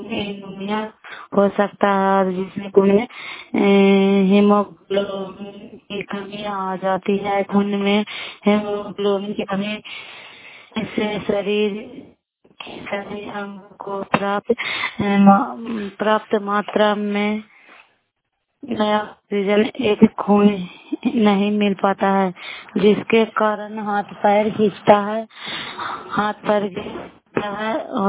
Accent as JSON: {"language": "Hindi", "region": "Bihar", "country": "India", "said": "नालंदा जिला कराई ब्लॉक की निवासी हूँ।"}